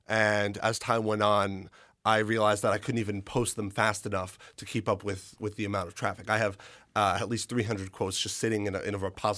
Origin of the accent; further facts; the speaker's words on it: New York, United States; Essentially, I'm from New York, and I was a big fan of Overheard in New York.